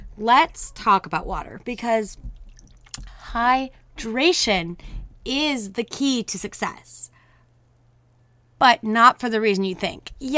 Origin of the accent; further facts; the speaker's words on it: Minnesota, United States; I'm, again, still in Minnesota at the moment. I do travel a lot, but, you know, I grew up in Minnesota, and whenever I come here, I like to make the most of the snow.